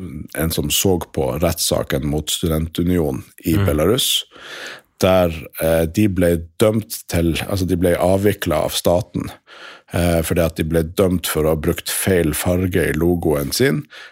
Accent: Nordland, Norway; now in Oslo, Norway; Ja, jeg vokste opp i Lofoten, studerte litt statsvitenskap i Tromsø, og jobbet mye med politikk og kommunikasjon her i Oslo

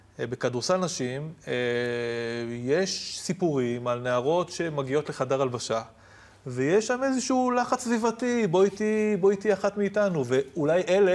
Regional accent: the south, Israel; גם אני מגיע מהדרום

